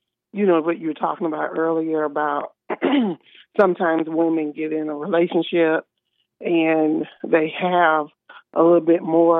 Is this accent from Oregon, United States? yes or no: no; Alabama, United States; but I'm from originally from Alabama